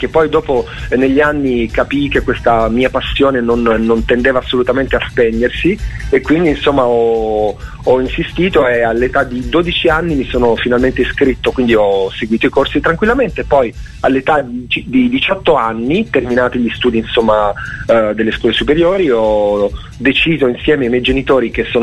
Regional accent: Sardinia, Italy; Cagliari, perché io esattamente provengo dalla Sardegna.

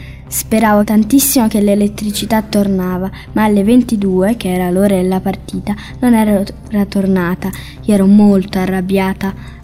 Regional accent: Netherlands; Italian is a second language; Olanda, il mio paese

